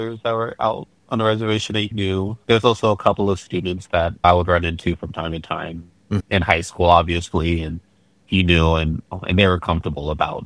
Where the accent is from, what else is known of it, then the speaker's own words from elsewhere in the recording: Globe, Arizona, United States; also born or lived in California; So originally I was from California. I was born and I lived there for a few years. Most of my time, though, I grew up in Arizona.